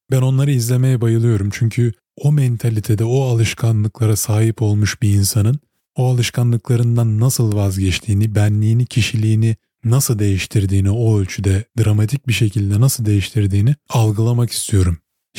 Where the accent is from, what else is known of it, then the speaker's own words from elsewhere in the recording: İzmir, Turkey; now in Canada; İzmir'de doğdum, büyüdüm. Sonra Kanada'ya geldim.